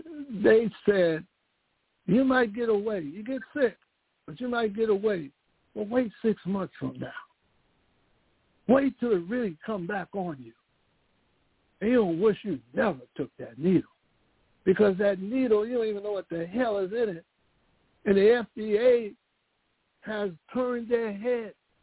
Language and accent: English; New Jersey, United States; What's wrong with any part of Jersey? Well, I'm just using us because I'm from Jersey.